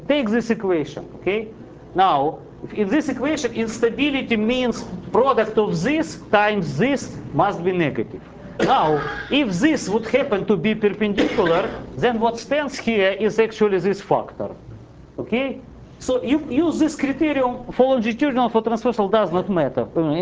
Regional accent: Siberia, Russia; accent: Siberian; English is a second language; A saddle, yeah, sorry, I mean, my Siberian accent is always making difficult some terminology.

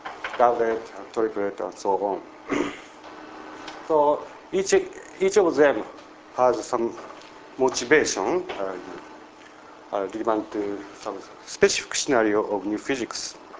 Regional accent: Toyama, Japan; from University of Toyama. Toyama is located here in Japan. This is my country, and this is my town, and this is Tsubake.

